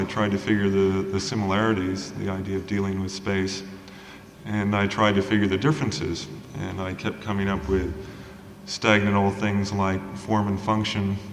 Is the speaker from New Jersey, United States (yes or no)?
no; South Carolina, United States; I'm a sculptor from South Carolina.